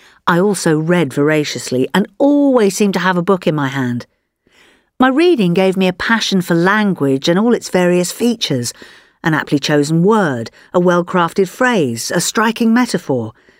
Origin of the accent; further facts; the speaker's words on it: Oxford, South East England, United Kingdom; because I come from Oxford